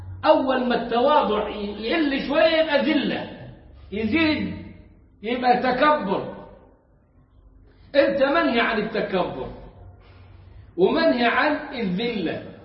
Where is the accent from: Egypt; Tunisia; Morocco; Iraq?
Egypt; Upper Egypt